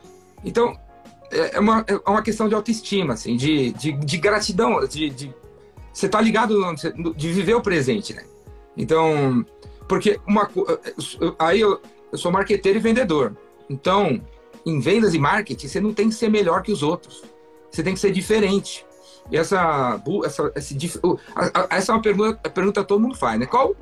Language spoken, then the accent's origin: Portuguese; São Paulo, Brazil; Meu diferencial é que eu nasci em Pirituba. E eu fiquei 12 anos na favela.